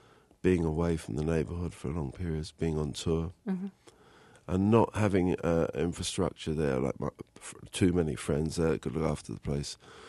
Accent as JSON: {"language": "English", "region": "London", "country": "United Kingdom", "tie": "born or raised there", "said": "where I grew up in North London. I lived very close to a train track"}